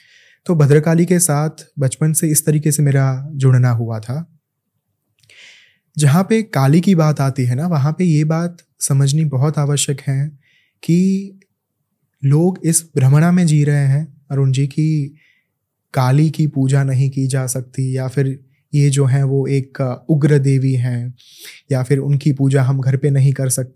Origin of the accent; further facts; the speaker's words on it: Ahmedabad, Gujarat, India; मैं जहाँ से हूँ गुजरात, वहाँ पे अहमदाबाद में